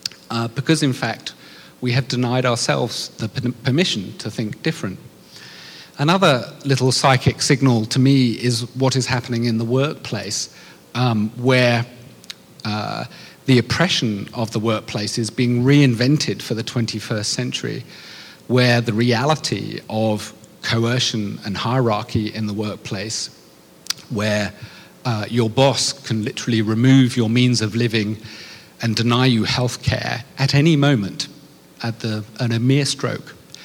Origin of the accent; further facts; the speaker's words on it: England, United Kingdom; And I like Joe, and I'm another Englishman who loves this city, but I love that quote.